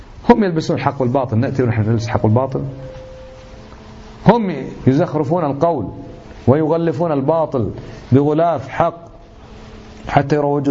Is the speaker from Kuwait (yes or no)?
yes; Kuwait; وهذا عندنا والله في الكويت يا أخوان، عندنا في الكويت ناس